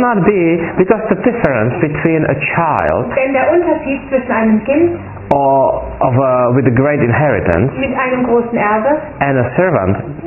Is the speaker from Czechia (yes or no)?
yes; Czechia; English is a second language; I'm from the Czech Republic.